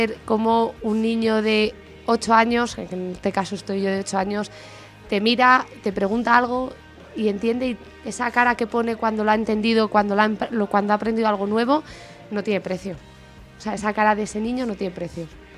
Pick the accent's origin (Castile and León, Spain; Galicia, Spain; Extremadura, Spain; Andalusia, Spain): Castile and León, Spain; Burgos; Bueno, vengo de Burgos, como todo el mundo